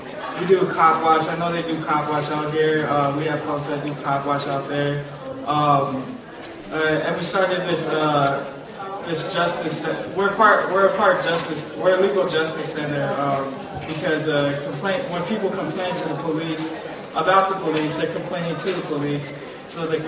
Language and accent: English; San Francisco, California, United States; now in Berkeley, United States; I work in the South Bay. I actually live in the East Bay. Okay. I live in Berkeley. But I was raised in Bayview.